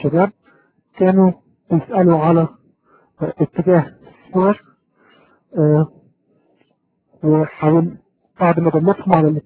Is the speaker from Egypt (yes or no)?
yes; Egypt; من مصر، اول مولود في اسره متدينه، والدي امام المسجد حتى الان في المنطقه اللي انا منها،